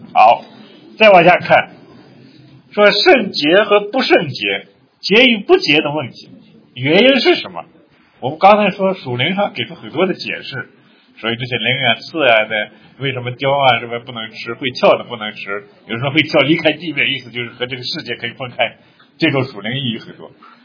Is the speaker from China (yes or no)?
yes; China; 但是我们中国人到美国以后发现美国人不坐月子，是吧？